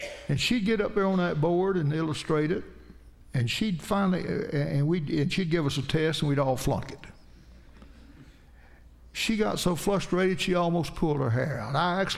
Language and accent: English; Georgia, United States; accent: Georgia; So I go in to sit down with overalls on, talking my Georgia accent. Some of the words that they didn't have here in Florida I still used